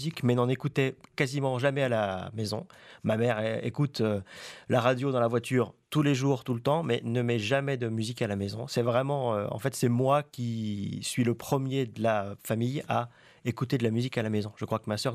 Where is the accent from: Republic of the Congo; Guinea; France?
France; Bourgogne-Franche-Comté; now in Vichy, France; Eh oui, je suis originaire d'à côté de Chalon-sur-Saône.